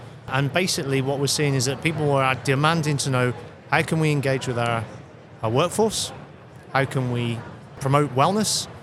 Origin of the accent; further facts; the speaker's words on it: England, United Kingdom; We're from England. You may be able to tell by my accent.